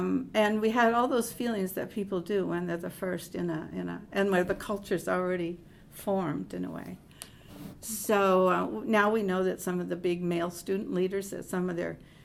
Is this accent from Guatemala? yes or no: yes; Guatemala; I came from Guatemala